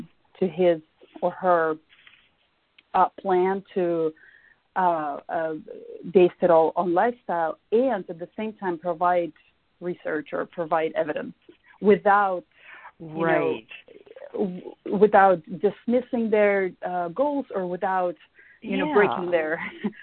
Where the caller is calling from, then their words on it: San Jose, California, United States; I'm calling from San Jose, California.